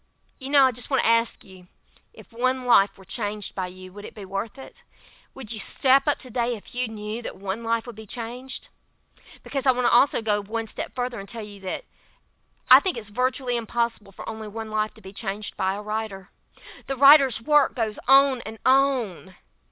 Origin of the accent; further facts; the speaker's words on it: Laurel, Mississippi, United States; accent: southern; I know I've got a pitifully southern accent. For heaven's sake, I grew up in Mississippi. You don't get any more southern than 90 miles from the coast living in Laurel, Mississippi.